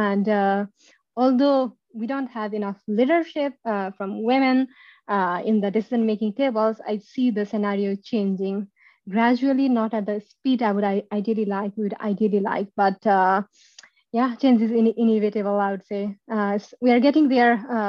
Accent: Nepal; not just because I come from Nepal or belong to the group, which is comes from the least developed countries, right?

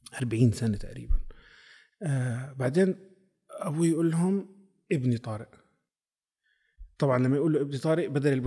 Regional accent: Palestine; moved away; هذا كفلسطيني مغترب عم بحكي لك صدقا، ما بعرف ليش بحبها

